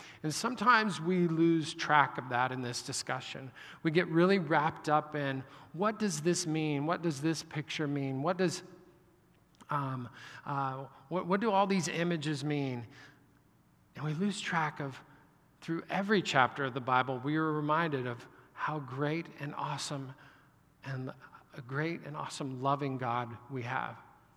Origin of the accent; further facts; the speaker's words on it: Kansas, United States; I grew up in Kansas, so I'm a Jayhawk fan